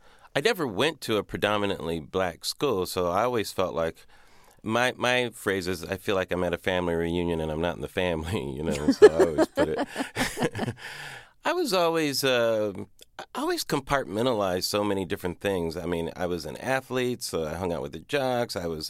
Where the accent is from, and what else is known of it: Pomona, California, United States; born or raised there